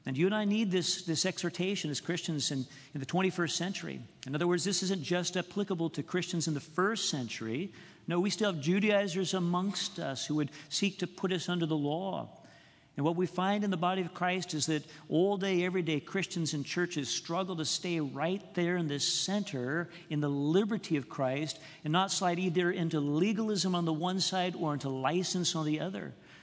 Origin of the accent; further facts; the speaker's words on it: Southern US, United States; accent: southern; every once in a while I slide in my southern accent, and I don't mean to do it, but I've been in Arkansas a long time